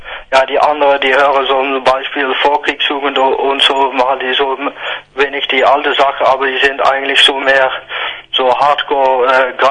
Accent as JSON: {"language": "German", "region": "Limburg", "country": "Netherlands", "second_language": "German", "lives_now": "near Amsterdam, Netherlands", "said": "seit ein paar Jahren dahin gezogen, also in der Nähe von Amsterdam, aber ich komme so eigentlich so aus dem Süden von den Niederlanden, so in der Nähe von Aachen, aus die Ecke."}